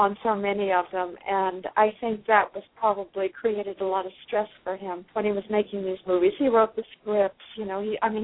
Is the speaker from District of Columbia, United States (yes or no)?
yes; Washington, District of Columbia, United States; Actually, I was raised in Washington, D.C. We were from England.